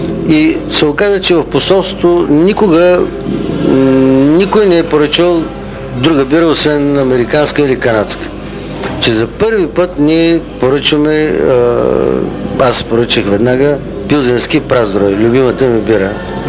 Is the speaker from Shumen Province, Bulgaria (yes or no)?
yes; Shumen, Shumen Province, Bulgaria; И скоро бях в моя роден град Шумен